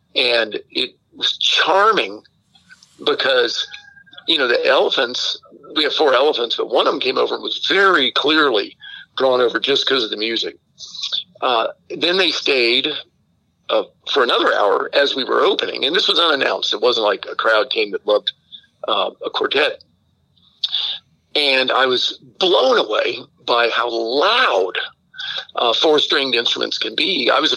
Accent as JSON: {"language": "English", "region": "Florida", "country": "United States", "tie": "born or raised there", "said": "I grew up down in Florida, and my family still lives down there."}